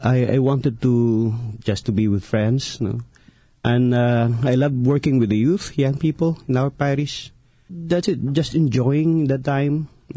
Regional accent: Mindanao, Philippines; English is a second language; Yeah, particularly I am from Mindanao, the Philippine southern part of Mindanao. I've been 19 years as a priest now.

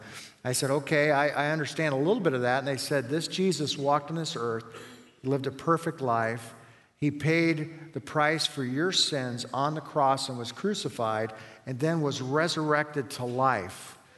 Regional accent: Lincoln, Nebraska, United States; Yeah, I grew up in Lincoln, and all I ever wanted to be was a Husker

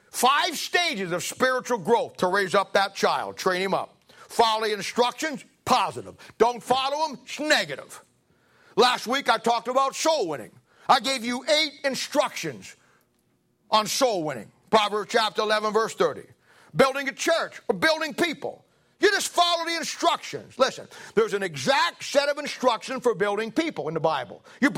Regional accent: United States; No man in Japan's going to write those down for me. I'm an American.

